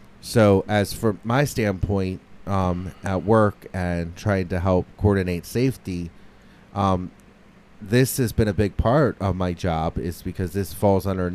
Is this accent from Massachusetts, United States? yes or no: no; Delta, Pennsylvania, United States; I'm from Delta, and that is right on the Maryland line.